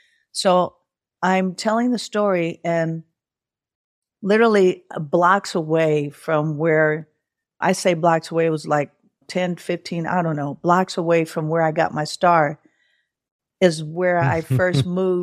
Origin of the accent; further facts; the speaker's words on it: Oakland, California, United States; So I moved out of, I moved from Oakland where I was born and raised.